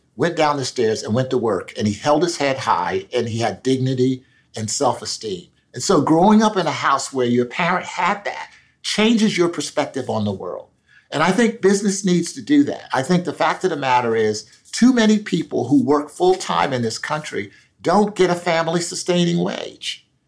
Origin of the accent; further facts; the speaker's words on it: Philadelphia, Pennsylvania, United States; The analogy I would use is with respect to education in my hometown of Philadelphia